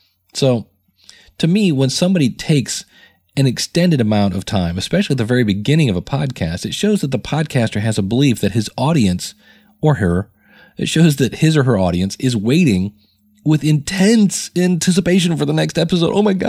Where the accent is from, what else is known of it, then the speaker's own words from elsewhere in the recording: Akron, Ohio, United States; You know, I was born and raised in Akron, Ohio, and this was in downtown Akron